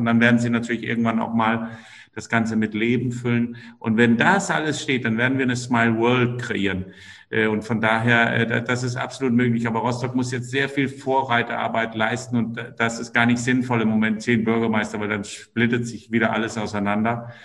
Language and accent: German; Denmark; ich bin Däne, für die, die es nicht wissen